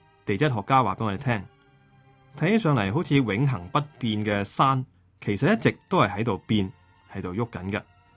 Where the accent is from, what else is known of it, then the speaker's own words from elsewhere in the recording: Kowloon, Hong Kong; 我是在狮子山下长大的